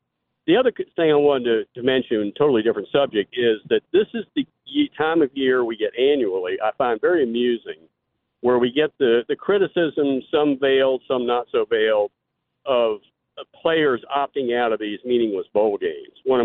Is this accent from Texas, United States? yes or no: no; Alabama, United States; But what I find interesting is Troy University in my home state of Alabama, they're going to a bowl game, right?